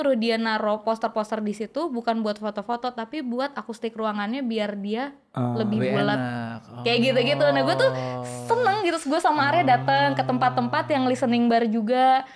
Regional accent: West Java, Indonesia; karena mungkin ya gue teh dari Sunda ya, cara nyampeinnya juga orang gak mungkin sakit hati gitu yo.

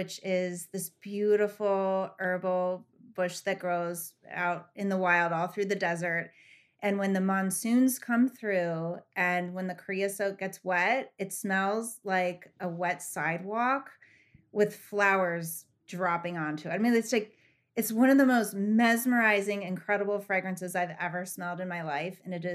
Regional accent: Montana, United States; born there; Ooh, I was born in Montana. And it's a place that I love to go back to.

